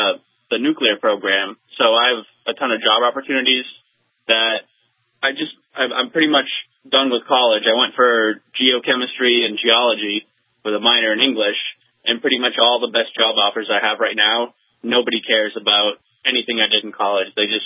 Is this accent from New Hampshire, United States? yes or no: yes; New Hampshire, United States; I'm originally from New Hampshire. I graduated out of Nashua High, and I ended up getting stationed in San Diego